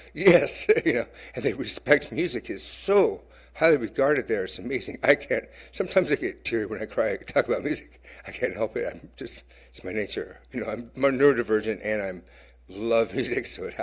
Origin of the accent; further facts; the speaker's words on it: United States; I think because I'm American and I'm tall, and maybe they knew I was a musician or something.